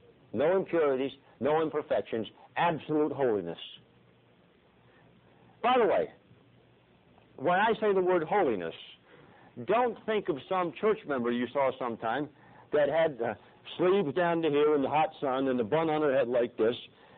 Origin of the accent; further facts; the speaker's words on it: United States; I'm an American through and through, apple pie, you know, Chevy and all that bit, and 4th of July. I love this country